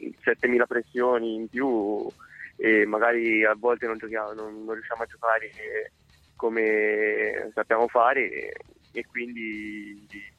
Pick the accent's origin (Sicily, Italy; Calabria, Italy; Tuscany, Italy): Tuscany, Italy; born there; Io sono anche nato in provincia di Siena